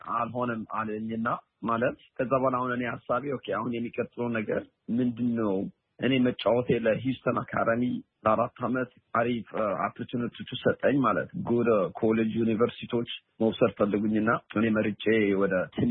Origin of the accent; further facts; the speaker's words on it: Addis Ababa, Ethiopia; also born or lived in Arba Minch; now in United States; ያደኩት የተወለድኩት ቦታው አርባ ምንጭ ነው። ከአርባ ምንጭ ወደ አዲስ አበባ 7 ወይ 6 ወደዛ መጣልና ከአዲስ አበባ እዛ ነው በቃ ያደኩት። ብዙ ትምህርት ቤት የሄድኩት እዛ አካባቢ ነው። እና … ከአዲስ አበባ እና ከአርባ ምንጭ።